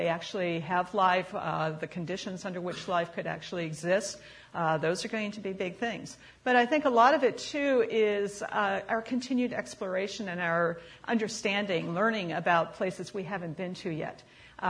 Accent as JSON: {"language": "English", "town": "Flagstaff", "region": "Arizona", "country": "United States", "said": "I'm from Flagstaff, where Pluto was discovered, so we still call it a planet"}